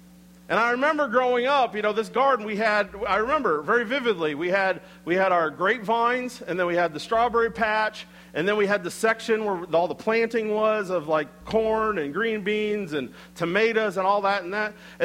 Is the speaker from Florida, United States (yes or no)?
no; Iowa, United States; while growing up in Iowa, I have no concept of what it means to be a farmer.